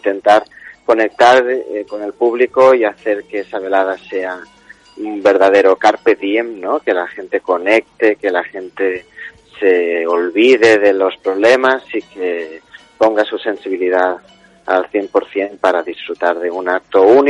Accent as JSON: {"language": "Spanish", "region": "Balearic Islands", "country": "Spain", "tie": "born or raised there", "moved": "as an adult", "lives_now": "Barcelona, Spain", "said": "desde que salí de Menorca a los 18 años, pues ya en Barcelona me fui relacionando con muchos músicos"}